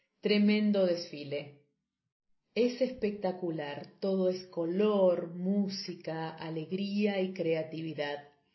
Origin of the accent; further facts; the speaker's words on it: Argentina; Yo vine de Argentina para ver cómo se celebra el Día de Todos los Santos en estas fechas en este gran país.